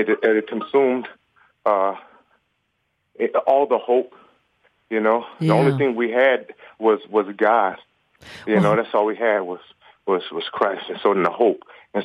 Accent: Chicago, Illinois, United States; born there; And just based on my zip code where I was born in Cabrini Greens

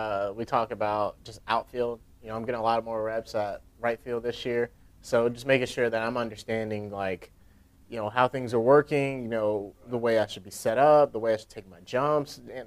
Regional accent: Atlanta, Georgia, United States; you know, I'm from Atlanta, Georgia, you know, so many miles away from Japan.

